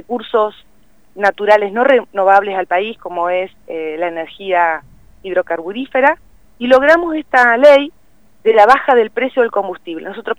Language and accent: Spanish; Neuquén, Argentina; born there; yo nací en Neuquén